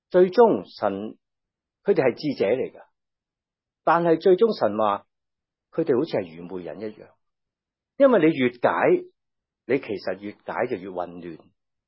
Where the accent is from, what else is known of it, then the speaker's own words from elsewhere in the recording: Tai Po, Hong Kong; 香港人对于灾难放在我们眼前，当然我们都有很深感受。更何况我们是大埔人。